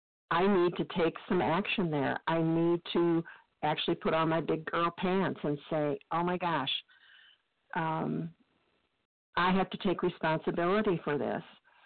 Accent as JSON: {"language": "English", "region": "Illinois", "country": "United States", "said": "I'm from North Central Illinois and a compulsive overeater, and so glad to be here this morning."}